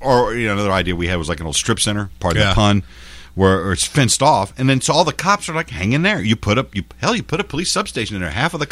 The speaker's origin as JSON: {"language": "English", "town": "San Antonio", "region": "Texas", "country": "United States", "tie": "born or raised there", "said": "I grew up in San Antonio. I used to go to the Riverwalk."}